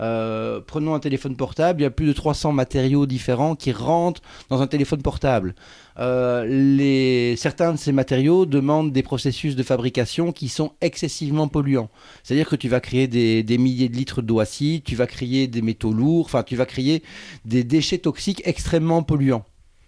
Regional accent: Belgium; je viens de Belgique, donc j'ai fait la route en train pour venir ici

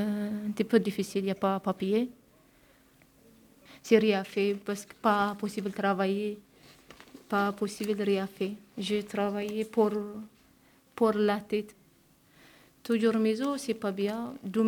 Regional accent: Eritrea; French is a second language; je viens d'Érythrée, j'ai 26 ans, j'ai deux garçons, j'habite à Abio. Ma famille, c'est Érythrée.

